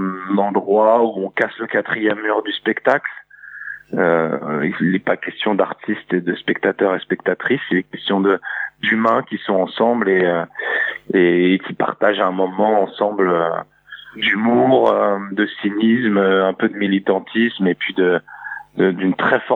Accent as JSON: {"language": "French", "town": "Mont-Saint-Aignan", "region": "Normandy", "country": "France", "tie": "born or raised there", "also_born_or_lived": "Dijon", "said": "moi, j'ai grandi, je suis né à Mont-Saint-Aignan, donc la ville de Le Prest. Et ensuite, mon père est allé vivre à Dijon. Et moi, j'ai vécu à Dijon et j'ai vécu en face du bar de l'univers."}